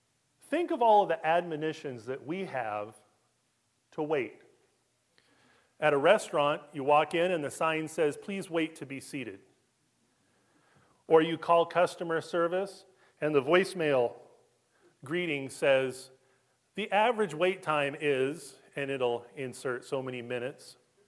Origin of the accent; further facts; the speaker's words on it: Los Angeles, California, United States; I'm from Los Angeles, California. And I took the train here.